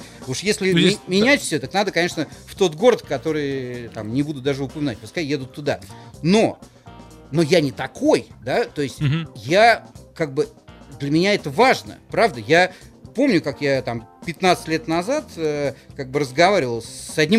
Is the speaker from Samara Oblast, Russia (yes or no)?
no; Saint Petersburg, Russia; Конечно, как каждый нормальный петербуржец, я никогда не хожу в Эрмитаж.